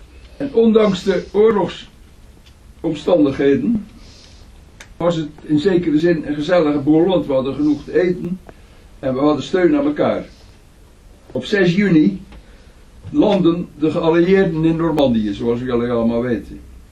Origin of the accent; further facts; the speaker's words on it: Zeeland, Netherlands; born there; mijn ouders, die vroeger op huis Wageningen woonden waar ik geboren ben, die waren intussen geëvacueerd omdat Schouwen-Duiveland voor een groot deel onder water was gezet door de Duitsers.